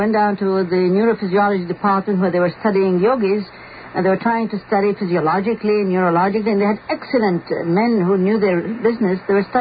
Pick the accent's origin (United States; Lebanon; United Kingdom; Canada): Lebanon; Beirut, Beirut Governorate; I come from Beirut, Lebanon, from Turkey.